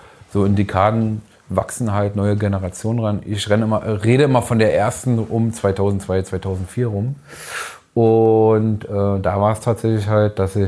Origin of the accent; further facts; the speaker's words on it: Berlin, Germany; Ich bin in Hohenschönhausen geboren, groß geworden.